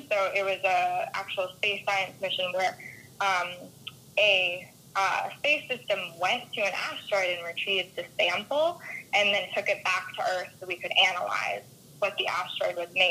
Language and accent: English; Melbourne Beach, Florida, United States; as Erica said, and I'm from Melbourne Beach, Florida, born and raised.